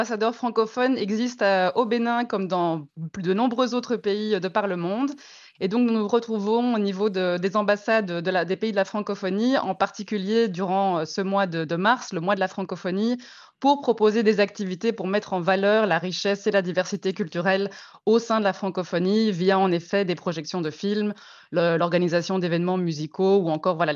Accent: Belgium; En tant que Belge, je ne pourrais pas dire le contraire.

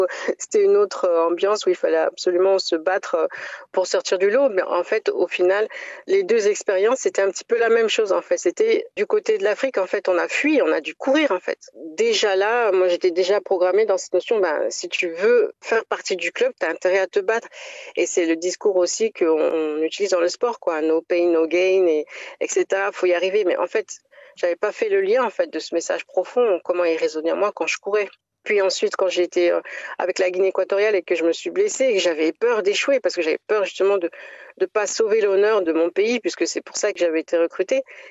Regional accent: France; En grandissant en France, j'ai petit à petit renoué avec mon héritage culturel et familial dont je ne connaissais pas l'origine.

